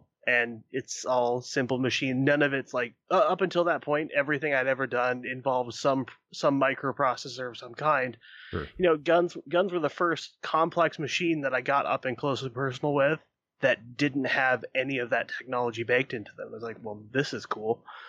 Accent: Iowa, United States; I'm from Iowa. Des Moines got a little rowdy

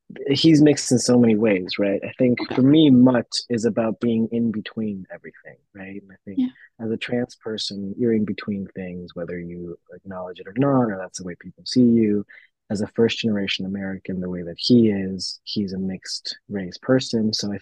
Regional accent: Chile; English is a second language; I'm pretty mixed. I grew up in Chile.

